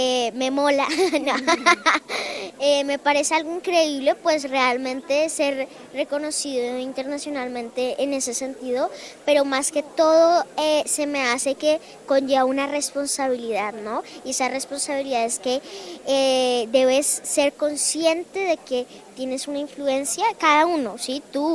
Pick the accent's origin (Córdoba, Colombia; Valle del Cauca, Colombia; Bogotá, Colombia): Bogotá, Colombia; born there; also born or lived in Villeta; Sí, yo nací en Bogotá, pero yo me considero un villetano, que es el pueblo, es una zona rural exactamente de Colombia, muy bonita sinceramente.